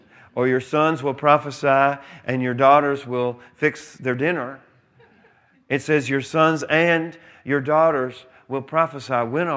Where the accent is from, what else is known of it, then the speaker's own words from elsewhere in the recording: Montgomery, Alabama, United States; I was raised in the South. I spent a lot of my childhood in Montgomery, Alabama. And I had a precious Baptist grandmother